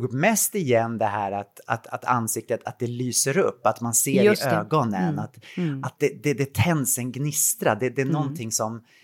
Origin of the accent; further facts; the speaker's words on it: Katrineholm, Södermanland, Sweden; now in Stockholm, Sweden; Så när gymnasiet var slut så flyttade jag till Stockholm. Jag är född och uppvuxen i Katrineholm.